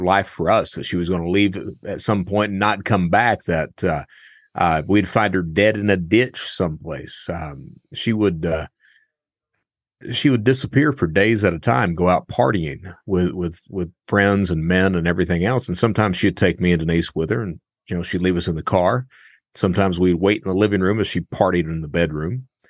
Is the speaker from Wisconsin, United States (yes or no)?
no; Hazard, Kentucky, United States; Well, I'm from Eastern Kentucky. Place called Hazard.